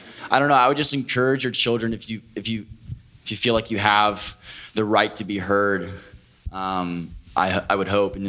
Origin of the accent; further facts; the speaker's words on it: Norcross, Georgia, United States; So he came back to, I'm from Norcross, Georgia, and he had gone to college.